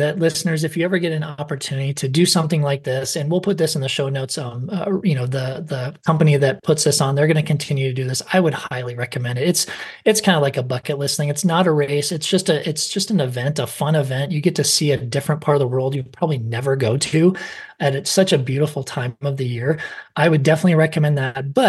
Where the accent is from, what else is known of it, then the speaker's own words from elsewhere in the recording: Colorado, United States; we're from Colorado, so we have this beautiful landscape and playground.